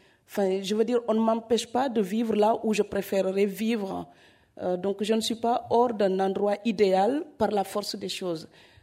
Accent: Senegal; born there; moved away; Je suis née au Sénégal, j'ai décidé de partir de là-bas.

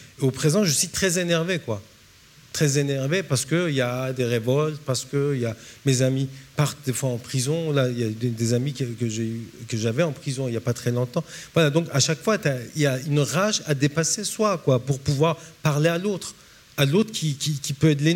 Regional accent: France; oui, je viens de la France, mon père était communiste, ma mère aussi, je suis athée.

